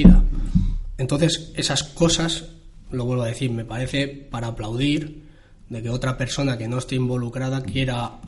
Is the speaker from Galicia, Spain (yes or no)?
no; Bilbao, Basque Country, Spain; nosotros que somos de Bilbao, ¿no? Cuando bajamos a Sevilla y nos pega el calor, decimos, es que somos del norte.